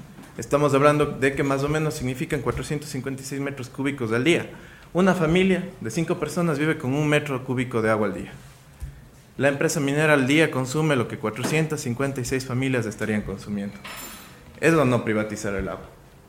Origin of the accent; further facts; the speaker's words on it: Ecuador; nuestra obligación como ecuatorianos y como ecuatorianos es efectivamente la defensa de la naturaleza.